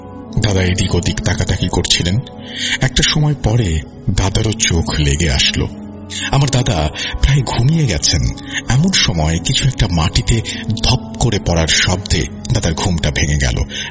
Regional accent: Rajbari, Dhaka Division, Bangladesh; রাজবাড়ি জেলা থেকে বলছি। আমি স্নাতক প্রথম বর্ষের একজন ছাত্র। আমার বাড়ি রাজবাড়ি জেলার সদর উপজেলার কোন একটি গ্রামে।

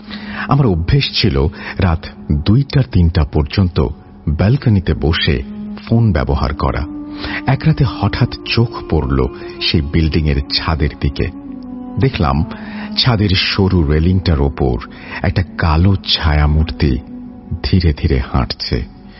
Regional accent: Matiranga, Chittagong Division, Bangladesh; আমার বাড়ি খাগড়াছড়ি পার্বত্য জেলার মাটিরাঙ্গা উপজেলার মাটিরাঙ্গা পৌরসভার একটি গ্রামে।

